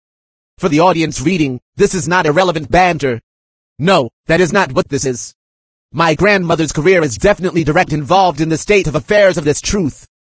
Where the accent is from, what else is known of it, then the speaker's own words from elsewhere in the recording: United States; I would rather die first fighting you, because I am an American.